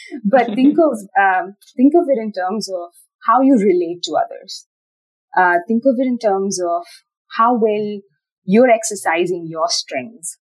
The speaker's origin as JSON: {"language": "English", "country": "India", "said": "I'm from India, right? And in India, for instance, humility is a very highly valued trait."}